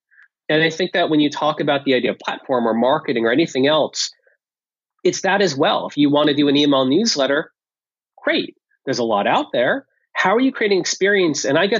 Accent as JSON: {"language": "English", "region": "New Jersey", "country": "United States", "said": "Sorry, I'm from New Jersey, America."}